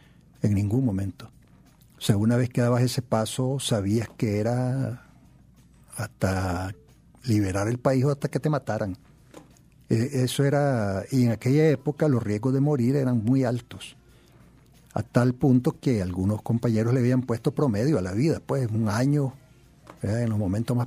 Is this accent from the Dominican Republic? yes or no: no; Nicaragua; porque al final de cuentas todos somos nicaragüenses